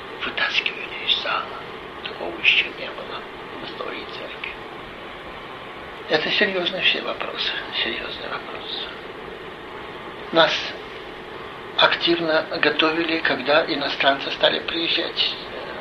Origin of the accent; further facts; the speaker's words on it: Saint Petersburg, Russia; moved away as an adult; also born or lived in Chisinau; Вот так я, уроженец, блокадник Ленинграда, уехал из Ленинграда и прописался в Кишиневе. Так мы оказались в Кишиневе 63-го года.